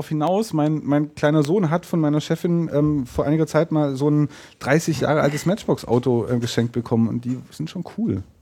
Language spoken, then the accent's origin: German; Baden-Württemberg, Germany; Ich bin Schwabe, hallo.